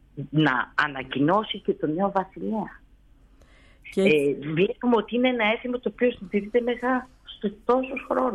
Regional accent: Larissa, Thessaly, Greece; born there; γιατί γεννήθηκα στη Λάρισα. Η Θεσσαλία έχει τόσο σπουδαίο κάμπο.

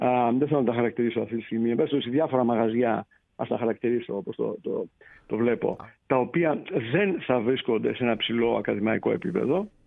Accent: Athens, Attica, Greece; ως Αθηναίος, έτσι, και τρίτης γενιάς Αθηναίος, τολμώ να πω, έτσι, του παππούς μου, το πατρικό μου είναι στο Γαλλικό Ινστιτούτο εκεί απέναντι, θέλω να πω, όντως είμαι Αθηναίος

